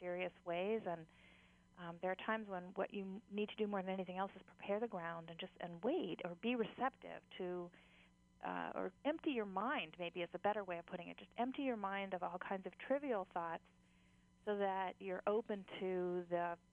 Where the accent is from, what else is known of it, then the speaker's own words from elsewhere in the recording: Mokuleia, Hawaii, United States; I grew up on Mokulele'a Beach, so for me there's nothing better for my imagination than just to walk down the beach, listen to the ocean.